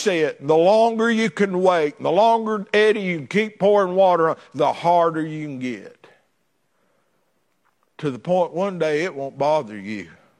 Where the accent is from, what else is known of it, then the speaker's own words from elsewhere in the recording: North Carolina, United States; also born or lived in Ashe County, North Carolina; I came from Wilkes County, North Carolina. Before we came here, we moved from Ashe County, North Carolina. We lived on a little Christmas tree farm back up in the woods, and I'm proud to be a mountaineer.